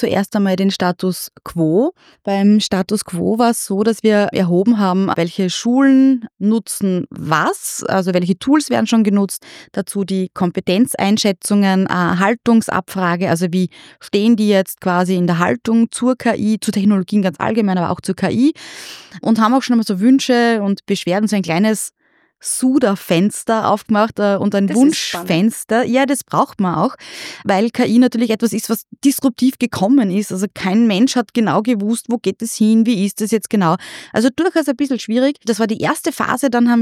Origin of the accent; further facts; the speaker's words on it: Styria, Austria; als Steirerin schmerzt es etwas, dass die Nutzung von West nach Ost abnimmt